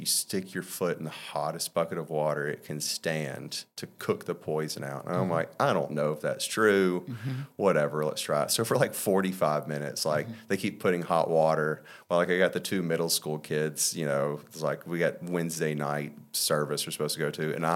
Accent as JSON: {"language": "English", "region": "Mississippi", "country": "United States", "said": "I'm so sorry. I'm from Mississippi. We don't have any waves and the water's brown."}